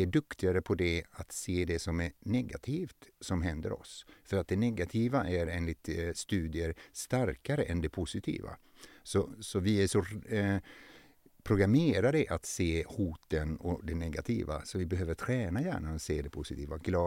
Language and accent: Swedish; Finland; born there; Ja, jag är född i Finland och i en stor familj, eller ja, vi blev många, 8 barn